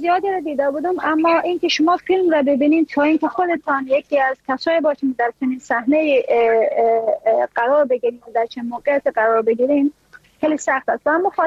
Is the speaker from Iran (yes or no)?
no; Afghanistan; moved away as an adult; ما اگر از افغانستان بر آمدیم